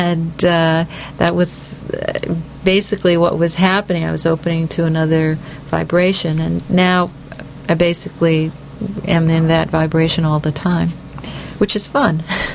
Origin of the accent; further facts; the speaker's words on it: Ohio, United States; also born or lived in France / New York; I grew up in Ohio. There weren't any Indians there. And I lived in France for a number of years.